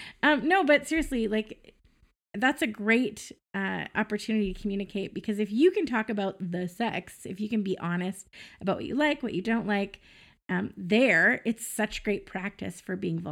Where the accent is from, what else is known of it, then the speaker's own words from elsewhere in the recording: Cranbrook, British Columbia, Canada; now in Kelowna, Canada; We were here for about 2 years in Kelowna, and we're originally from Cranbrook.